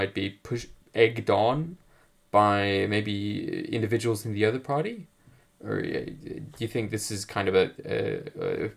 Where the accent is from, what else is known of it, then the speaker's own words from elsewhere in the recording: Sulaymaniyah, Sulaymaniyah Governorate, Iraq; English is a second language; I mean, I might state that I'm from Sulaymaniyah originally, so my perception of the place might be heavily biased.